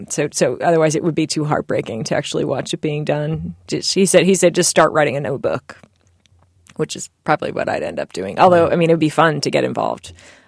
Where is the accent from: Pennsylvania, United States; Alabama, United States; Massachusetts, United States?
Massachusetts, United States; Salem; growing up in Salem, and it is an enormous industry. It wasn't so much when I was little there